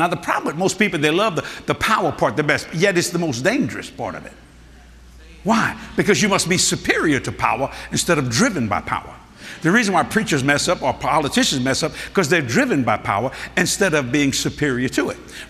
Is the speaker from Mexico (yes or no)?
no; Louisiana, United States; I said, I'm a Cajun, brother Bishop Jakes. I might be black. I don't know. We marry anybody we could get our hands on.